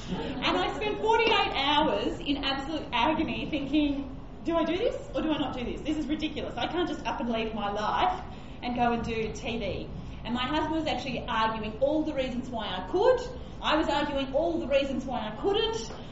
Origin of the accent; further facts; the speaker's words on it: Sydney, New South Wales, Australia; now in Orange, Australia; So my husband and I grew up in Sydney, and then we moved to Orange, which is 4 hours west of Sydney